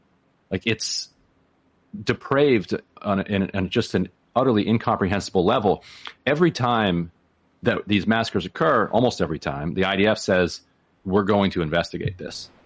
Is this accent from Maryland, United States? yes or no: yes; Maryland, United States; And so, you know, I grew up in Maryland.